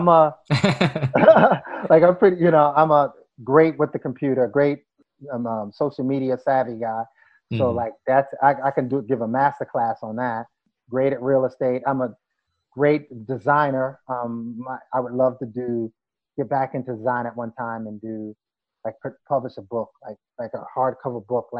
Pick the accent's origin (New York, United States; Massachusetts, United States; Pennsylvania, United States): New York, United States; Bushwick; But I was born and raised in Bushwick, but Bed-Stuy, my formative years have been here.